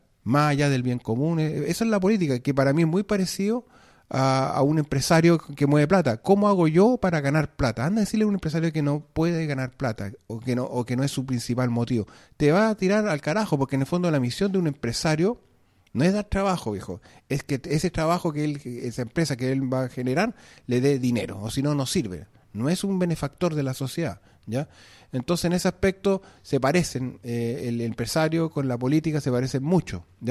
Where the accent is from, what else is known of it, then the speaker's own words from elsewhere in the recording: Valparaíso, Chile; para mí como porteño, que también estoy en contra del T2